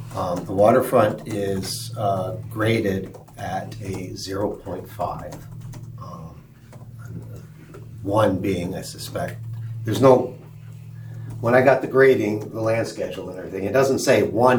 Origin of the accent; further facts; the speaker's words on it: Shelburne, United States; And I'm from Shelburne.